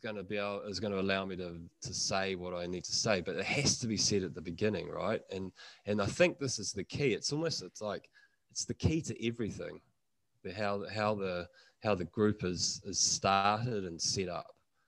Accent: New Zealand; you know, one of the classic things in English language, and I'm a New Zealander, and I find that New Zealanders are, you know, superstars at this particular form of speaking.

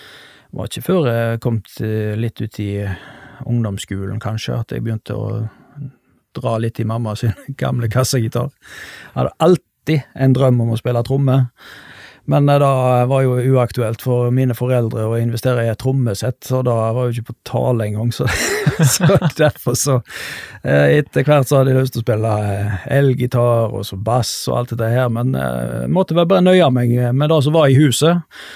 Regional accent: Stord, Vestland, Norway; ja, jeg er født og oppvokst på Stord, så jeg er nest yngst i en søskenflokk på 4.

